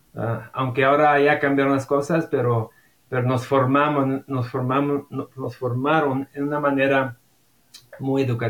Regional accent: Los Angeles, California, United States; born there; yo soy nacido en Los Ángeles

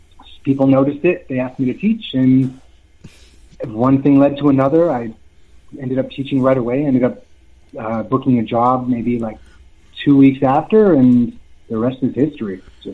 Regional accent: Canada; now in Las Vegas, United States; Everyone gets so excited, but I come from Canada, so I know snow.

